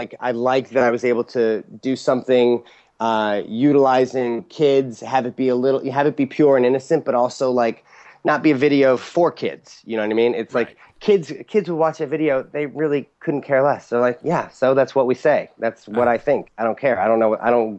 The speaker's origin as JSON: {"language": "English", "town": "St. Louis", "region": "Missouri", "country": "United States", "tie": "born or raised there", "said": "I grew up in St. Louis in a very intense magic community"}